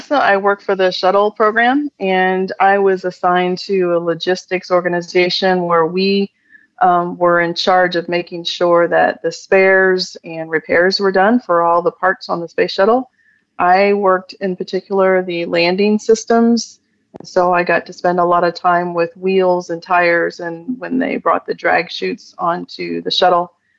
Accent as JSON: {"language": "English", "region": "Indiana", "country": "United States", "tie": "born or raised there", "said": "I grew up in Indiana, and I went to school at Purdue University in West Lafayette, where I studied industrial engineering."}